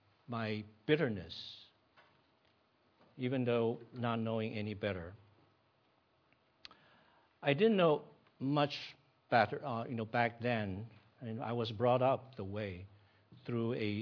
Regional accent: Taiwan; when I was growing up in Taiwan until my college years

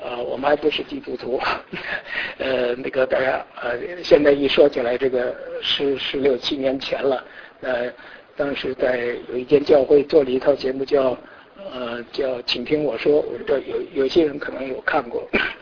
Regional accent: Beijing, China; 我是北京过来的

